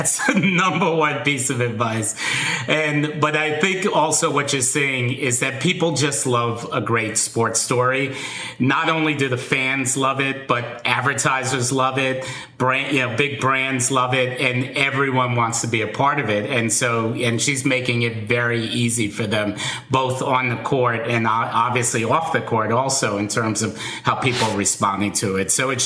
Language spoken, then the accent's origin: English; New York City, New York, United States; I grew up in New York City, been disappointed for a long part of my life, yeah.